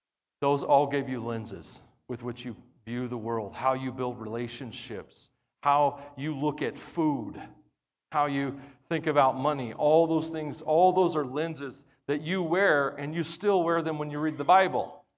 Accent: United States; And I love being an American.

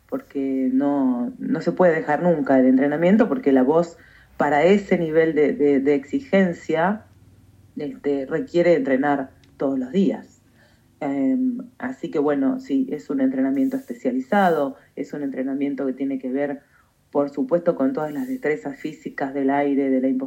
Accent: Bragado, Buenos Aires Province, Argentina; te cuento que mi infancia fue en un campo, en la parte rural de Bragado

